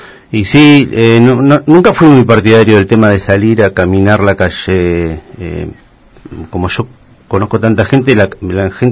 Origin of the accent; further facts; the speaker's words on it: Pinamar, Buenos Aires Province, Argentina; born there; porque vos y yo somos los únicos que nacimos en Pinamar